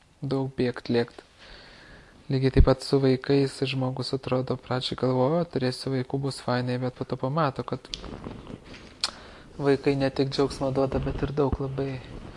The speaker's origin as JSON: {"language": "Lithuanian", "town": "Kaunas", "region": "Kaunas County", "country": "Lithuania", "tie": "born or raised there", "said": "aišku, ten buvo miestas, bet vis tiek buvo truputėlį gamtos. Šaliakalnį augau prie Vytauto parko, ten daug yra, prie žolyno."}